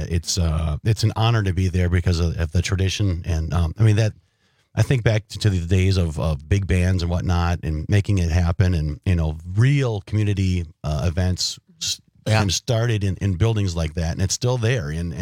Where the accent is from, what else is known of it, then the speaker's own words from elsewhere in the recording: Wild Rose, Wisconsin, United States; And I'm hoping that I'm challenging and calling out my friends from where I grew up in Wild Rose.